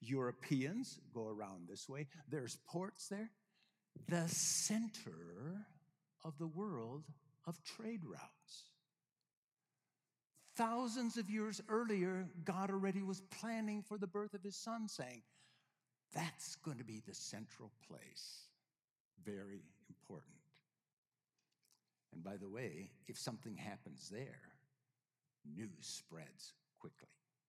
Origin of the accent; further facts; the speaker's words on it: Edgerton, Minnesota, United States; now in Northwest Indiana, United States; Well, then my hometown is Edgerton, Minnesota. That's where I was raised most of my life.